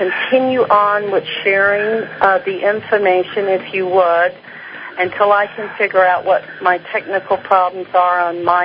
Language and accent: English; Hawaii, United States; I realize, as a Hawaiian myself, what a real honor and a privilege it is